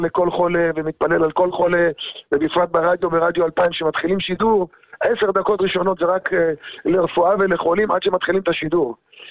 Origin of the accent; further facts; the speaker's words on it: United States; now in Netanya, Israel; אני כשהגעתי לנתניה לפני 28 שנה, כשעליתי מארצות הברית